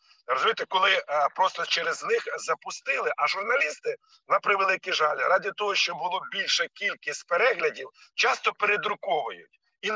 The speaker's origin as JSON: {"language": "Ukrainian", "town": "Pryluky", "region": "Chernihiv Oblast", "country": "Ukraine", "tie": "born or raised there", "said": "Якщо взяти трошки далі від'їхати, от у моїх рідних Прилуках, і спеціально поїхав позвонив"}